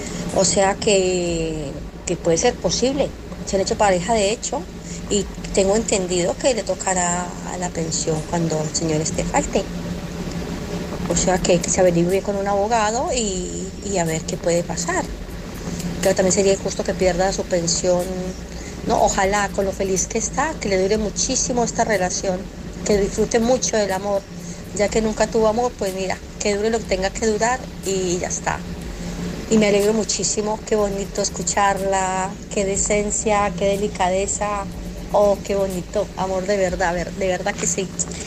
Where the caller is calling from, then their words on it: Barcelona, Catalonia, Spain; de Barcelona.